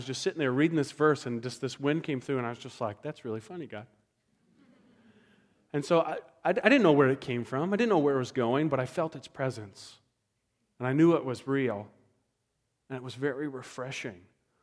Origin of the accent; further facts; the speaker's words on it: the South, United States; and I'm from the South, and a lot of time when you meet somebody, they talk to you